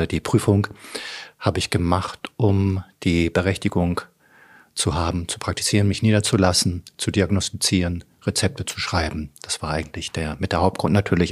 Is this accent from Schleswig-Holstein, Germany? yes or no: yes; Neumünster, Schleswig-Holstein, Germany; born there; also born or lived in Tungendorf; Ja, dörflich, großmütterlicherseits Tungendorf tatsächlich und geboren wurde ich aber in Neumünster. Mhm. Also wo ich heute immer sage, eine Stadt zum Durchfahren.